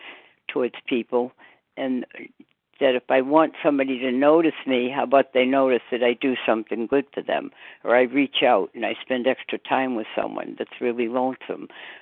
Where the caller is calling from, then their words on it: Massachusetts, United States; Good morning. … from Massachusetts.